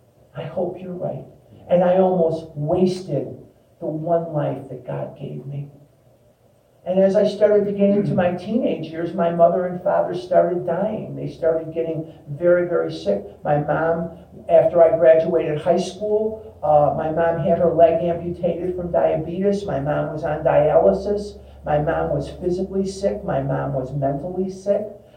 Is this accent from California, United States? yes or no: no; Chicago, Illinois, United States; I couldn't understand why it couldn't be this, that I could get, I'm from Chicago. Who do I pay?